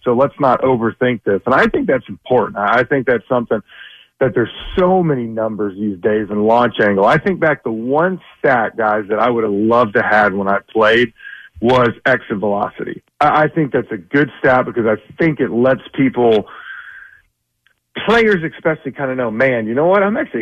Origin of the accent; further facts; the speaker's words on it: Atlanta, Georgia, United States; But, you know, at the end of the day, I grew up here in Atlanta. That's who I am.